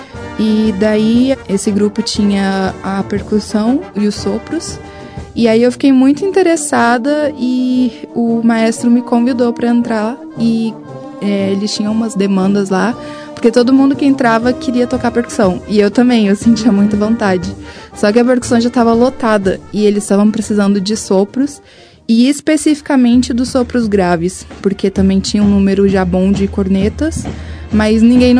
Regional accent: Goiânia, Goiás, Brazil; also born or lived in Brasília; eu nasci em Brasília, a minha mãe estava morando lá na época, daí eu fui pequena para Goiânia

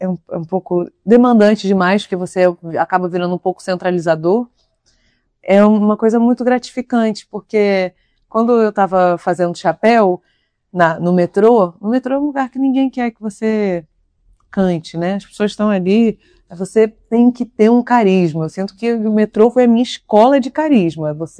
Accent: Búzios, Rio de Janeiro, Brazil; Gravei na minha cidade natal, Búzios.

